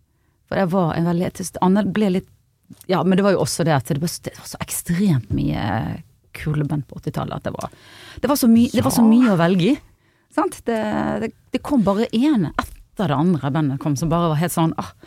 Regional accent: Os, Vestland, Norway; Nå kommer du fra, ja, jeg fra Os.

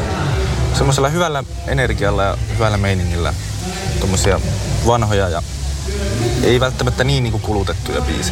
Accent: Lappeenranta, South Karelia, Finland; No alun perin ollaan Lappeenrannasta

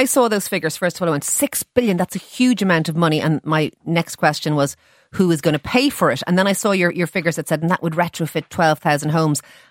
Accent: Ireland; Don't have that option as an Irish person.

